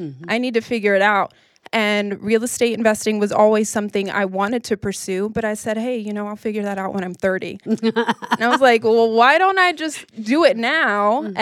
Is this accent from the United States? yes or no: yes; Tennessee, United States; moved away as an adult; also born or lived in New York City / Los Angeles; I'm originally from Tennessee. I moved to New York City the moment I turned 18 that I was allowed to.